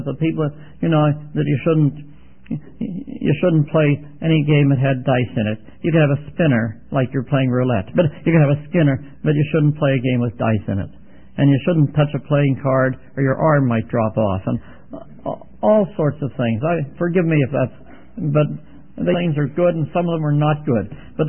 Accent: Pittsburgh, Pennsylvania, United States; I was raised near Pittsburgh, Pennsylvania. I was actually born in Pittsburgh, and our farm was not far from Pittsburgh.

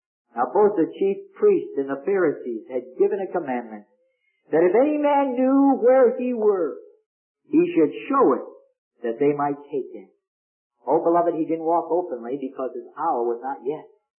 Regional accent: Minneapolis, Minnesota, United States; Now, when we were raised in Minneapolis, I guess we had it backwards, but we always said breakfast, dinner, and supper.

